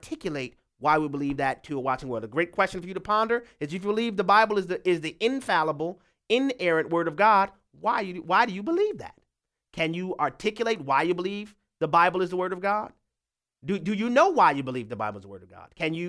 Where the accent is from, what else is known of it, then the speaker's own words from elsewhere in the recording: Louisiana, United States; We'll go back to my home state of Louisiana, where we have David on the line.